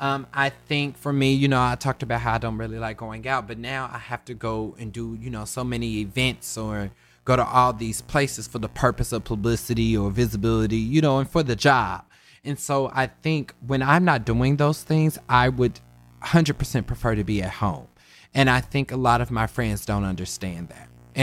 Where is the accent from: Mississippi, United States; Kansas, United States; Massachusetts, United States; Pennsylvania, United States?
Kansas, United States; I think this has a lot to do with like the internalized homophobia from growing up in Kansas.